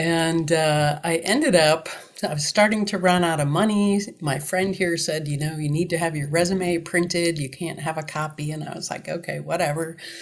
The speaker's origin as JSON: {"language": "English", "region": "Wisconsin", "country": "United States", "tie": "born or raised there", "said": "I grew up in Wisconsin, and we didn't come from a family that had a lot, so I got creative early."}